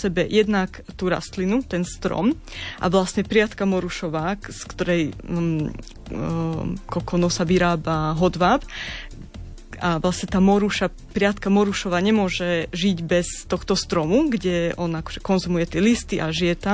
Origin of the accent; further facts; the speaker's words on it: Rožňava, Košice Region, Slovakia; ja pochádzam z Rožňavy a vyrastala som keď som bola malé dieťa na dedine, kde sme mali veľa moruši stromov.